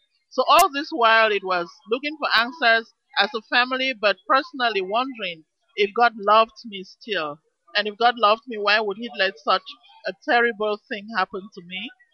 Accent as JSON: {"language": "English", "country": "Cameroon", "tie": "born or raised there", "said": "I was born and I grew up in Cameroon."}